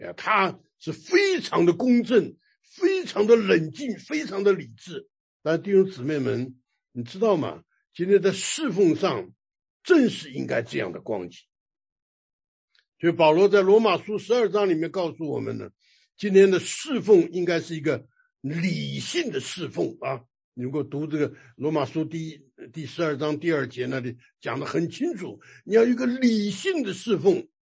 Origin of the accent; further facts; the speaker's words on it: China; 哎呀，很讲究情感，尤其我们中国人呢，对不对？